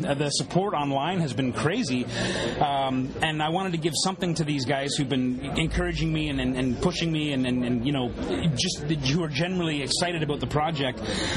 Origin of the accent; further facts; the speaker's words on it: St. Catharines, Ontario, Canada; I grew up in St. Catharines, and most of my friends who grew up ended up moving to Welland and buying houses there.